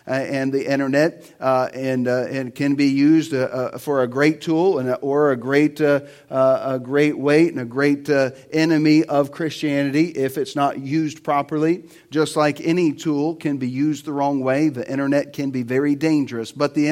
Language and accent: English; Middleburg, Florida, United States; also born or lived in Jacksonville; I'm from Jacksonville, Florida. Southern boy. I grew up in Middleburg. It's kind of like Bithlo to Orlando. You know, dirt roads, big trucks with tires, and dog.